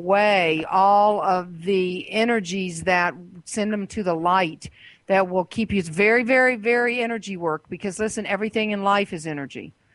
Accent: Georgia, United States; from Georgia. So what question do you have for us? Yeah, we're pretty southern down here.

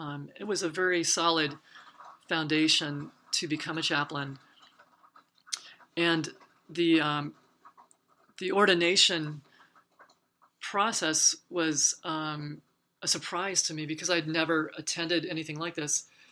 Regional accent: Amesbury, Massachusetts, United States; they had weekly classes in my hometown of Amesbury.

